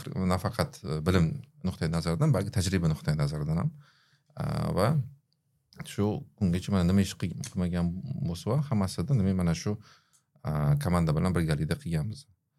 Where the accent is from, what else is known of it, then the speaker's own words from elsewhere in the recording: Tashkent, Uzbekistan; born there; Hozir endi o'sha 86 yil tug'ilganman Toshkentda. Oddiy shu injener, muhandis va vrach oilasida.